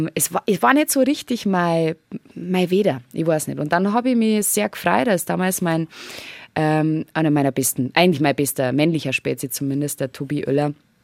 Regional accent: Schliersee, Bavaria, Germany; Also ich bin am Schliersee aufgewachsen.

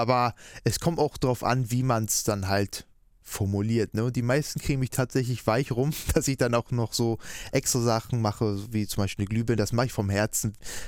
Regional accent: Hamburg, Germany; born there; Also die wissen, dass ich dann hier in Hamburg geboren bin.

